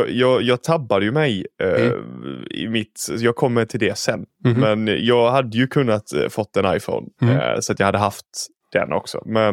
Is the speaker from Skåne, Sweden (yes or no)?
yes; Skåne, Sweden; Så som en infödd skåning så kan jag meddela att sommartid i Skåne när det är bra väder är som semester.